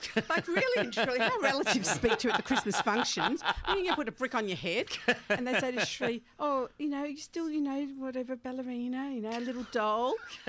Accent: Brighton, Victoria, Australia; Well, I grew up down in Hampton, Brighton, there.

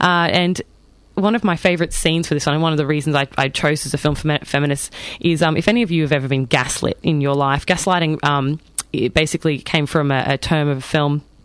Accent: Queensland, Australia; accent: Queensland; Excuse my Queensland accent.

